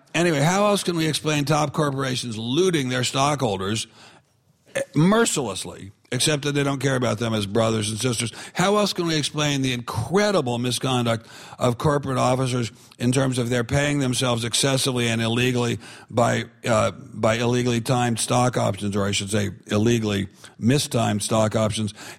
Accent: Washington, District of Columbia, United States; I guess we do learn a little bit of history growing up in Washington, D.C., as I did.

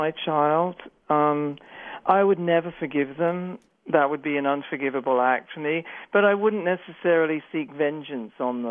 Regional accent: Ireland; Jeffrey, it's funny that we're both Irish, isn't it?

